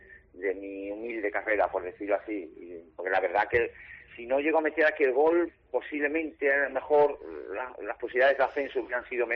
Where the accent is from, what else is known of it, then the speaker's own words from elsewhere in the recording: Huelva, Andalusia, Spain; moved away; Aprendí muchísimo cuando salí de Huelva y fui a Madrid, a la capital, a jugar con el Rayo.